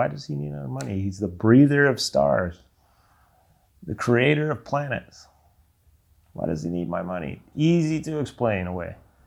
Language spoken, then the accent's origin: English; California, United States; I grew up in Butte County and this is the way that we live in Butte County religious.